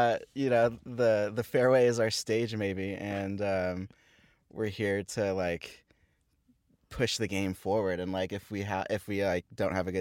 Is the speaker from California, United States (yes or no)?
yes; Thousand Oaks, California, United States; So I grew up in Thousand Oaks, just down the freeway, 5 minutes from here.